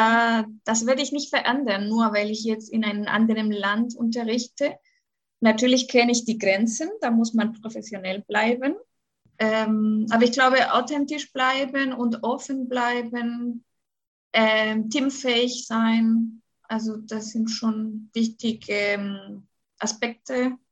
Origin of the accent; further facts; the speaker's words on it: Chile; German is a second language; now in Germany; eine Lehrkraft aus Chile Deutsch unterrichtet in Deutschland. Ich habe natürlich einen Akzent und den werde ich immer haben.